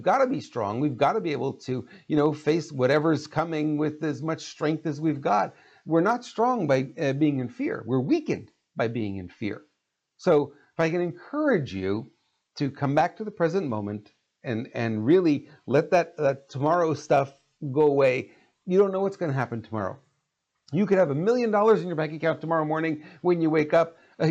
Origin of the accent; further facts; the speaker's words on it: Montreal, Quebec, Canada; I grew up in Montreal, I know winter, right?